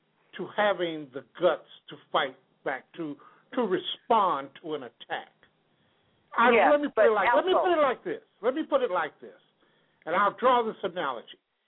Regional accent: Chicago, Illinois, United States; I'm from the city of Chicago. I'm from the South Side. I'm from the project.

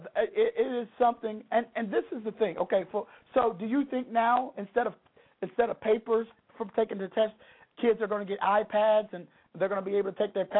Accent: Lake Charles, Louisiana, United States; Well, where I grew up in Lake Charles, Louisiana, we actually had a Boeing company in my hometown.

